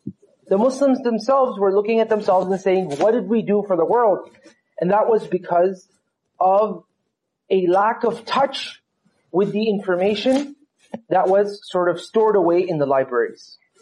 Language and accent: English; Canada; I remember growing up in Canada